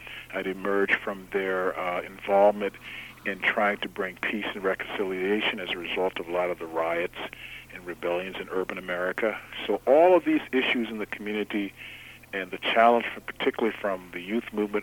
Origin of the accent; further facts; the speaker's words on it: Virginia, United States; now actually from the South, I'm from Virginia, born in 1953, so I went through apartheid and the civil rights and all of that, and the black power movement as a teenager.